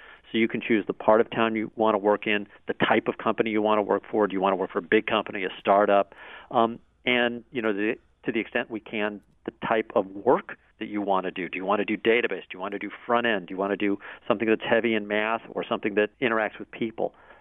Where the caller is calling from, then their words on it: Miami, Florida, United States; I'm calling you from Miami today